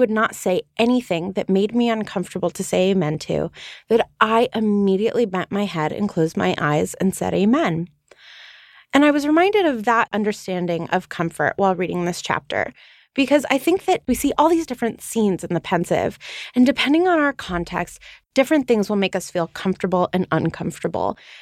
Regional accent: London, United Kingdom; My hometown.

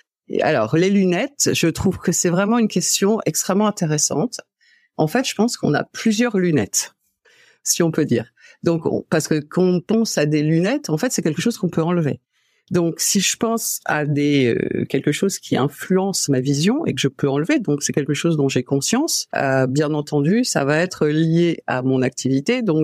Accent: northern France, France; born there; je suis française, que je suis née dans le nord de la France

